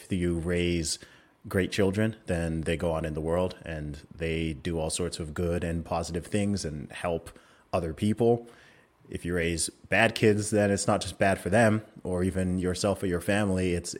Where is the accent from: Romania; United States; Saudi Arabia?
Saudi Arabia; I grew up in Saudi Arabia. So I lived there for 20 years, and my parents used to work over there. Both my parents are originally from Nigeria.